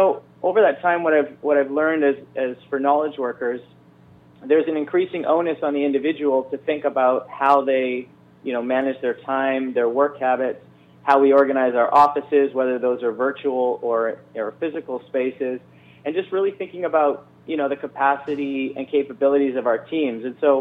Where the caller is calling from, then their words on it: Bowen Island, British Columbia, Canada; So I'm calling from my home office on Bowen Island in British Columbia, Canada.